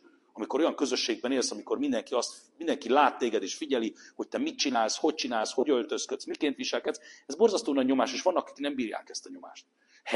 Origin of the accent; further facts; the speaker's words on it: New York City, New York, United States; Egyesült Államokban, New Yorkban nőttem fel, jó magam is